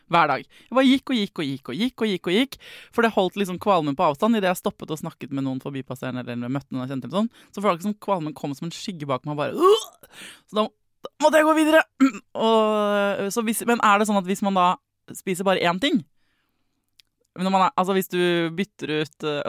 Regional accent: Oslo, Norway; Født og oppvokst på Oslo Vest

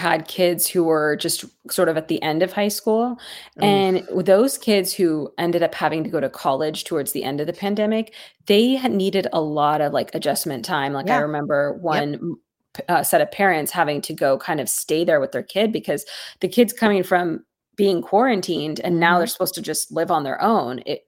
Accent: San Francisco, California, United States; I'm from San Francisco and we locked down for a long time.

